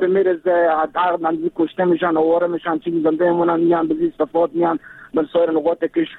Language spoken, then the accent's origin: Persian; Afghanistan; ما هم افغانیم